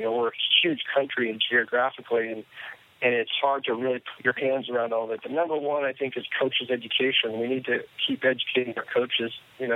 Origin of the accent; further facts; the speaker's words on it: Seattle, Washington, United States; I grew up in Seattle, and you know, we had the Sounders